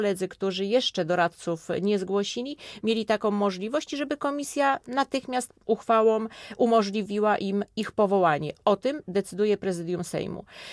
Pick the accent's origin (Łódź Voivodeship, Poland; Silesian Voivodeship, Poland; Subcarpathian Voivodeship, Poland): Łódź Voivodeship, Poland; Łódź; Jestem łodzianką, tu się urodziłam, tu żyję, tu mieszkam, tu pracuję